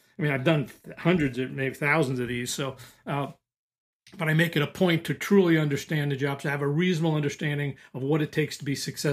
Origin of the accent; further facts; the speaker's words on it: New York City, New York, United States; born there; I was born in the Bronx, New York City